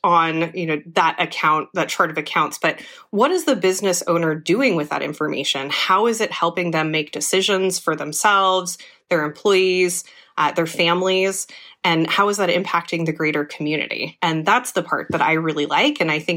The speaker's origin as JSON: {"language": "English", "town": "Santa Rosa", "region": "California", "country": "United States", "tie": "born or raised there", "said": "I was born and raised here, so I've really enjoyed having a career in my hometown."}